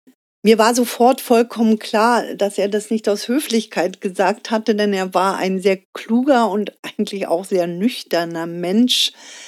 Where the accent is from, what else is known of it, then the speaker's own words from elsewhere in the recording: East Germany, Germany; Aber ich bin in der DDR aufgewachsen